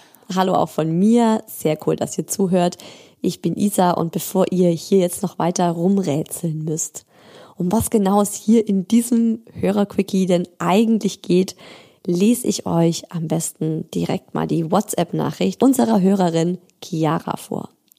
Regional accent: Baden-Württemberg, Germany; also ich komme ja aus Schwaben, ich komme ja nicht aus Bayern

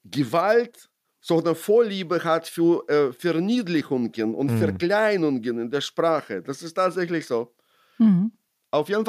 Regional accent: Ukraine; moved away; Ich war, anders als viele meiner ukrainischen Freunde, nie ein Patriot meiner Heimat gegenüber.

